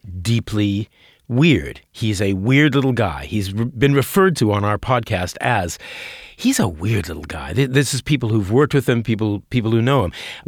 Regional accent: Minnesota, United States; because I'm from about 200 miles north of where … 's from. So I'm also from the North Country.

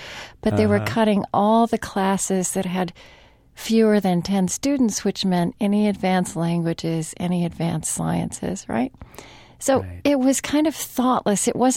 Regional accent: Oklahoma, United States; Well, you know, the football team just had a much bigger budget than the debate team.

